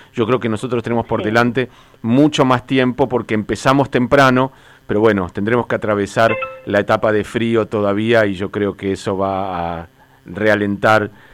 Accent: Argentina; lo españoles e italianos que somos los argentinos.

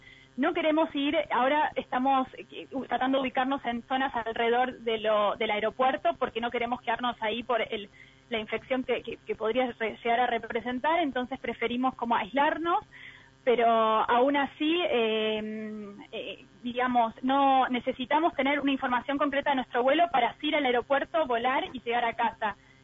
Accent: Argentina; acá somos muchos los argentinos que quedamos todavía acá. Estamos varados y estamos ahora en una situación un poco crítica, bastante crítica, porque estamos acá en Madrid

